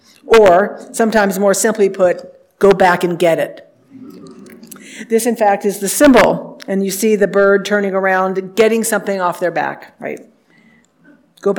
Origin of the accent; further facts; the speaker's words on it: Cincinnati, Ohio, United States; Tales of these famous difficult times seemed so foreign to a kid growing up in suburban Cincinnati in the 1960s and 70s.